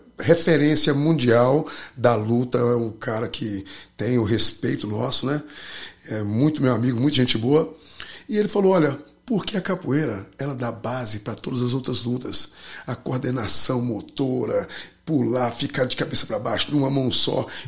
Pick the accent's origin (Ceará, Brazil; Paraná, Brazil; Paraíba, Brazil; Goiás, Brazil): Goiás, Brazil; Goiânia; Eu que sou de Goiânia, que não tem praia, nada.